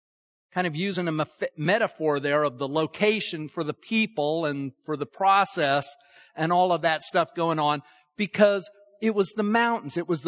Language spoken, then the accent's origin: English; Utah, United States; I grew up in Utah. One of the things I did a lot during my teenage years was go up into the mountains and hike.